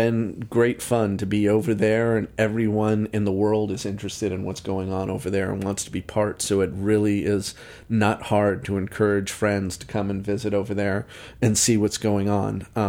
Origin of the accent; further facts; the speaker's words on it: New York, United States; So as a New Yorker, it's great because you realize that a lot of that vocabulary I grew up with, they grew up with even, you know, more intense.